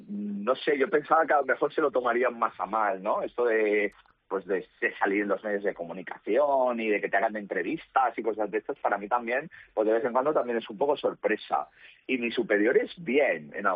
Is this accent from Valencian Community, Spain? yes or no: yes; Valencian Community, Spain; first language Valencian; mi lengua materna, que es el valenciano.